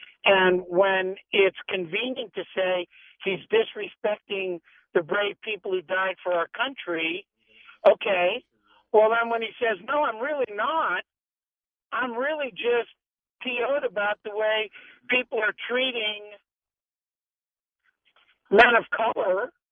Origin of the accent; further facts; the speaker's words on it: San Francisco, California, United States; And I'm 65. I'm white, born and raised in San Francisco, love the 49ers, tolerate the Raiders, you know.